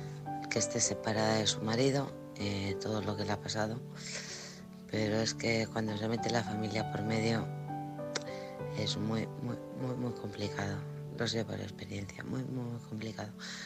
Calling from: Alcorcón, Community of Madrid, Spain; de Alcorcón.

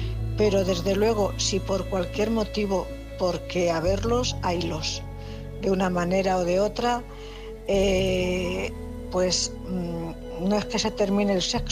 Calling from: Cuenca, Castilla-La Mancha, Spain; corresponsal de Cuenca.

